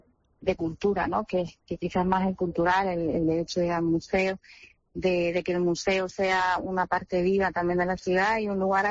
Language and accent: Spanish; Canary Islands, Spain; buena oportunidad en Canarias, pues oye, bienvenido sea, me encantaría poder aportar mi granito de arena en mi tierra